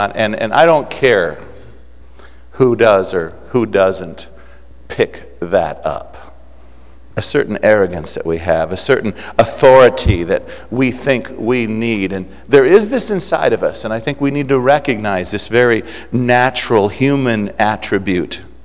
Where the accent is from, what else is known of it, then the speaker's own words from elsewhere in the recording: United States; as an American, I was aghast